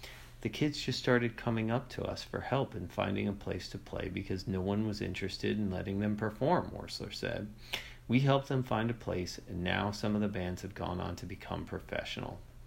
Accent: Reston, Virginia, United States; from Reston, Virginia, and this is the 36th episode of Jams for Man.

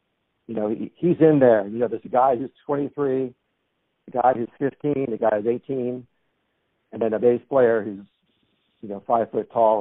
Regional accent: Columbia, Maryland, United States; we're from Columbia, Maryland, you know, in the heart of Prince George's County.

